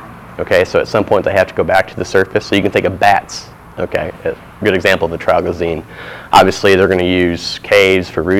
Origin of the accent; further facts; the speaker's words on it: Indiana, United States; which I'm from Indiana, so they're real common to find in little cattle ponds up there